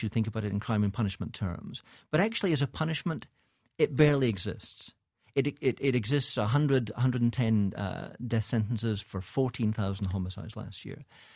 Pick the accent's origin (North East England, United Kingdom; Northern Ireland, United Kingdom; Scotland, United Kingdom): Scotland, United Kingdom; now in United States; I'm Scottish. We moved here about 13 years ago. I have a dual citizenship now.